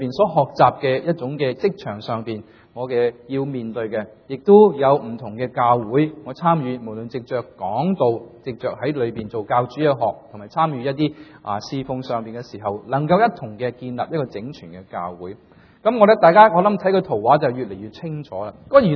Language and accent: Cantonese; China; born there; moved away; also born or lived in Hong Kong; 我喺大陆出世嘅，所以咧我有个